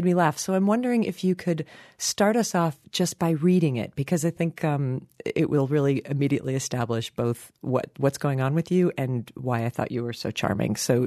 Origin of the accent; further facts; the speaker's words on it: United States; Okay, I'm American, so it's going to be like self-affirmation capital of the world.